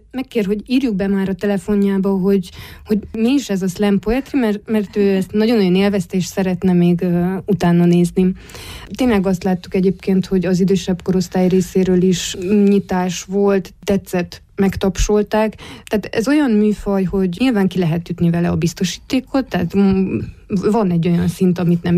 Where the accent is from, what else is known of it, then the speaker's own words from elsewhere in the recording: Târgu Mureș, Mureș County, Romania; Hát innen Marosvásárhelyről. Innen vagyunk ennyien